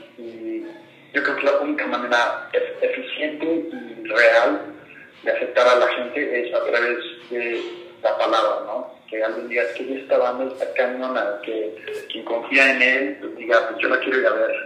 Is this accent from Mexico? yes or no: yes; Mexico; yo puedo también sentirme con orgullo de que estoy en México, mi país, mi gente